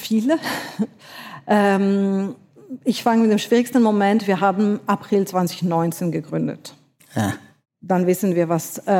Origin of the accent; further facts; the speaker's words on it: Paris, Île-de-France, France; also ich bin in Paris geboren, aufgewachsen